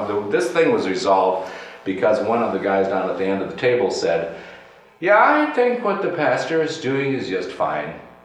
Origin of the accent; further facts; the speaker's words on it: Waterloo, Iowa, United States; I'm from Waterloo, Iowa. We don't know how it goes in South Dakota.